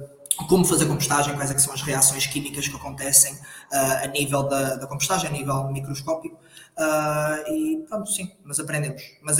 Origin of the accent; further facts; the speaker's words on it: Porto, Portugal; eu não sou assim propriamente muito longe, eu sou do Porto